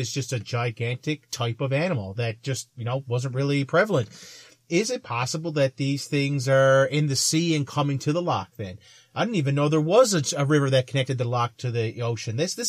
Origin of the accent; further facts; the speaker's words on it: Newfoundland and Labrador, Canada; I'm from Newfoundland